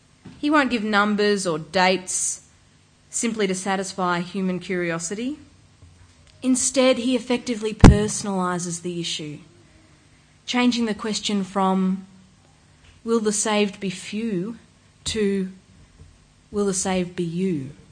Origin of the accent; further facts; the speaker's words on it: Melbourne, Victoria, Australia; Well, growing up in Melbourne, no summer holidays were complete without the footage on the TV news